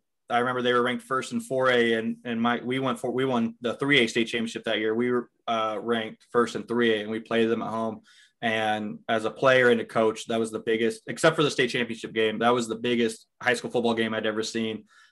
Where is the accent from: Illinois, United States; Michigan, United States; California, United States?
Illinois, United States; Carthage; I'm from Carthage, Illini West, and we hated Quincy Notre Dame growing up.